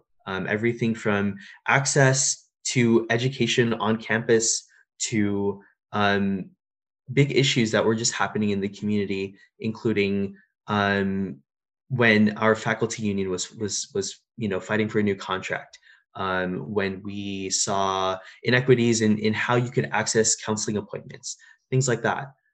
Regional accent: India; moved away; I'm an Indian Muslim immigrant, you know, and there are many narratives I feel that are missing.

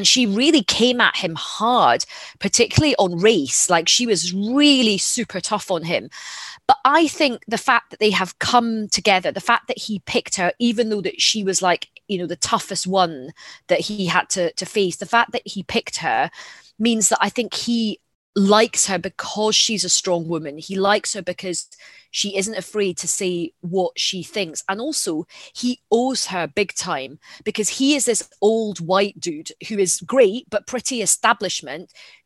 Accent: Glasgow, Scotland, United Kingdom; You know, I'm a Glaswegian, I'm pretty feisty, I can handle myself.

